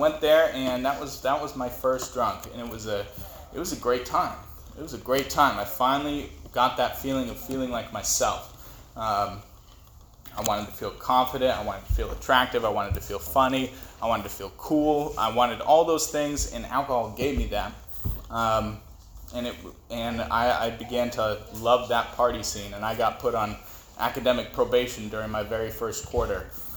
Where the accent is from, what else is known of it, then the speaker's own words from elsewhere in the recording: San Diego, California, United States; I'll start off by saying I'm not originally from here. I grew up in San Diego.